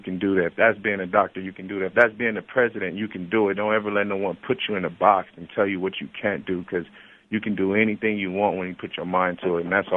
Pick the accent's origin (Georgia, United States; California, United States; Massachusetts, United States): California, United States; Pomona; growing up in Pomona, we didn't have that as a kid when I was growing up.